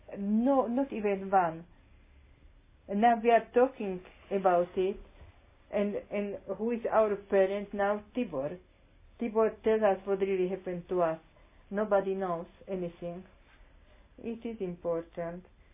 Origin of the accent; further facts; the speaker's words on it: Bratislava, Bratislava Region, Slovakia; No, I'm from Bratislava.